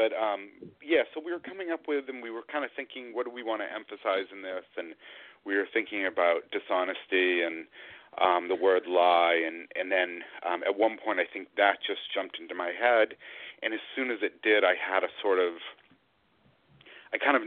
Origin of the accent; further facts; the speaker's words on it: Massachusetts, United States; I live outside of Boston, and I grew up in Massachusetts